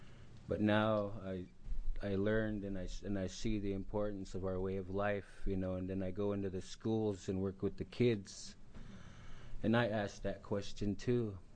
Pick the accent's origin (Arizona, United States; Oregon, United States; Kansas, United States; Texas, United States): Oregon, United States; Warm Springs; also born or lived in Yakima; I'm from Yakima myself, but I grew up in Warm Springs, living there, and I consider that my home and my people.